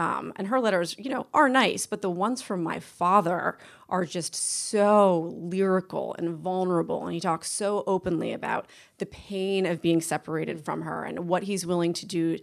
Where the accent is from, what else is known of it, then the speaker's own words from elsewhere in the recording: Boston, Massachusetts, United States; which is the home I grew up in Boston.